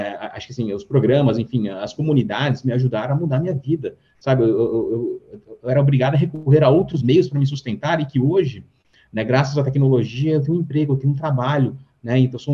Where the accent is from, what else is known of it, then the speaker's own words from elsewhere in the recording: Venezuela; moved away as an adult; now in Brazil; eu sou venezuelano. Eu me refugiei do país pelas questões socioeconômicas que vivíamos. E só que eu era professor de matemática na Venezuela.